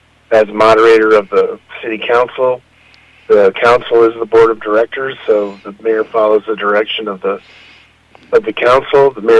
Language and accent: English; Estherville, Iowa, United States; also born or lived in Korea / Twin Cities; Yeah. I'm from Iowa. I grew up in Esterville, Iowa. I went to Iowa Lakes, Iowa State.